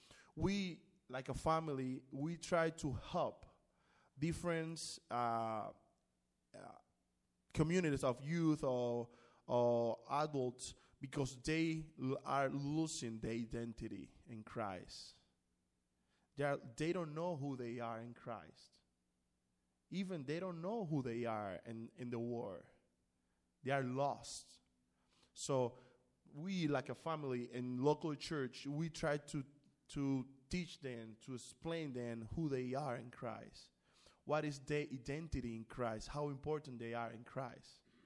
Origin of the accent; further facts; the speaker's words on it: Dominican Republic; English is a second language; For example, if I don't speak Spanish, you don't know I'm from Dominican Republic.